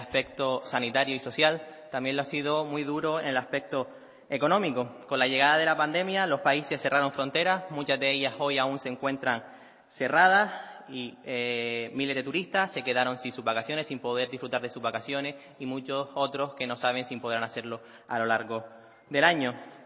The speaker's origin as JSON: {"language": "Spanish", "region": "Canary Islands", "country": "Spain", "said": "en la isla de donde vengo, de Gran Canaria, ya se veían también bastante afectados por los incendios"}